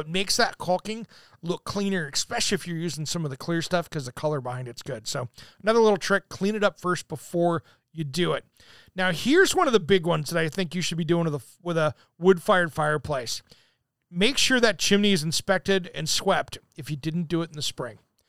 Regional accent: Washington, United States; like I grew up in Eastern Washington, for instance, or anywhere else in the country where you get big freezes.

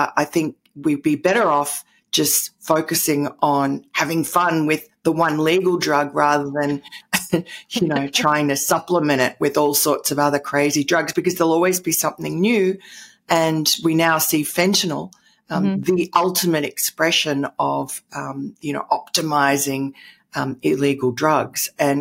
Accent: New York City, New York, United States; born there; also born or lived in London, United Kingdom / Tokyo, Japan; I'm kind of a native born New Yorker, although my accent doesn't tell you that.

